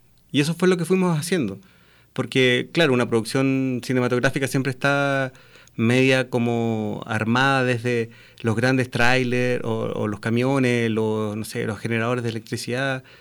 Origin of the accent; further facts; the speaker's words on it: Chile; Porque la negamos como chilenos.